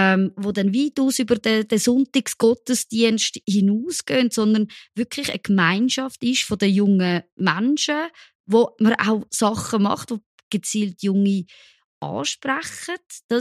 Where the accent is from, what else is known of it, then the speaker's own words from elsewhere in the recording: Zurich, Switzerland; ich komme aus Zürich, das sind nicht Katholiken, die Zürcher Familie.